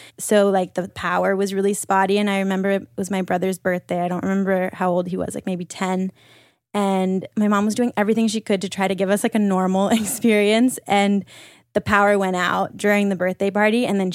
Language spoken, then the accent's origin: English; Australia; born there; No, I was born in Australia, actually.